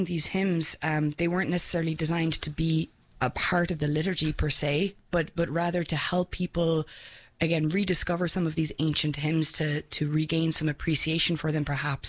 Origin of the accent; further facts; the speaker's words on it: Ireland; Born and bred in Ireland, would you believe?